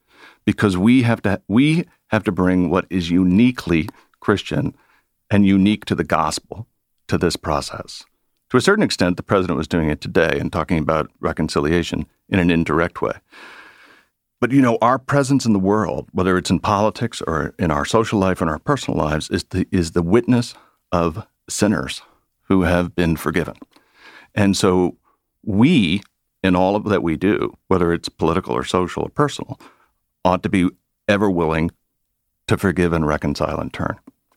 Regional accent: Cape Cod, Massachusetts, United States; Yeah, because I'm from Cape Cod.

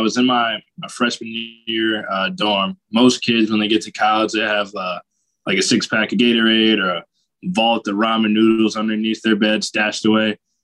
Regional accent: Connecticut, United States; I grew up in Connecticut. I did my high school. I went to Lawrence Academy. So I did prep school right outside of Boston.

